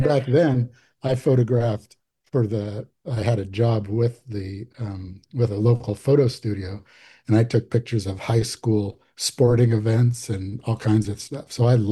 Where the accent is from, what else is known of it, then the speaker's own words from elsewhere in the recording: California, United States; now in Alaska, United States; growing up in California, we went and saw snow every couple of years or something when I was a little kid.